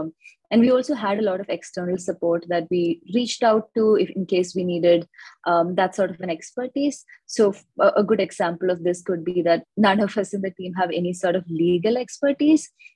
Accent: Kerala, India; I grew up in Kerala, which is the state in the southern part of India.

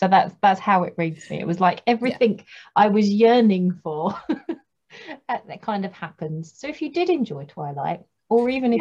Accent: United Kingdom; We thought, because we're British and just, yeah, it would suit us more

